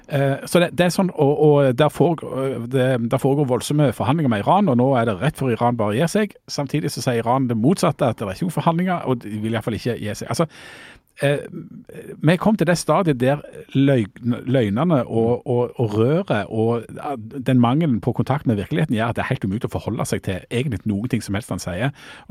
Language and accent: Norwegian; Bryne, Rogaland, Norway; at jeg har vært hjemme på Bryne og måtte liksom hente ut noen av tingene mine ifra det som lå der lenge.